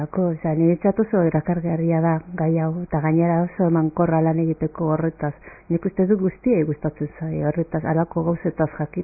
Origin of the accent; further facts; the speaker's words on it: Gorliz, Basque Country, Spain; also born or lived in Bilbao; nik Bilbon jaio nintzen, baina gero 10 urterekin eraman ninduten Gorlizara bizitzera.